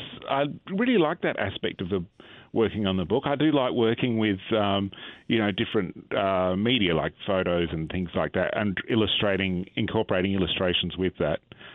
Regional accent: Australia; I mean, I grew up in Australia and I still live in Australia

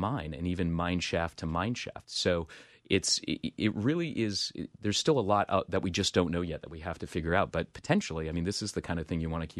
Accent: Utah, United States; I mean, my home state is Utah. And obviously, it's big coal mining country out there.

